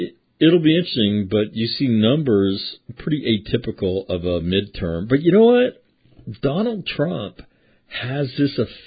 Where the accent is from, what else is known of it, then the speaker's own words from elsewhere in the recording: New York, United States; I grew up in New York. They burn it down there all the time.